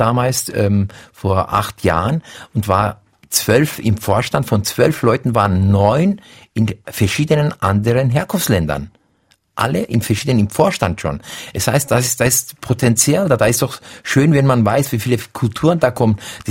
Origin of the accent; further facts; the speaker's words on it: Bavaria, Germany; Wie gesagt, ich bin in Bayern aufgewachsen